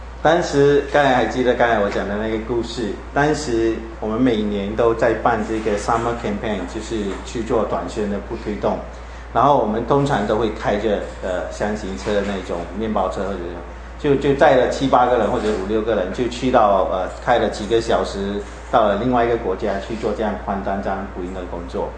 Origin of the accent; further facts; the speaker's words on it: Malaysia; 我从马来西亚来